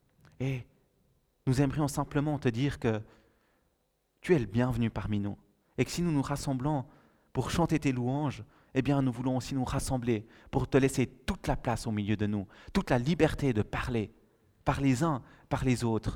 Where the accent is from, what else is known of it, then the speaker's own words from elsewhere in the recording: Vaud, Switzerland; je suis un bon vaudois, et le vaudois a trois mots d'ordre.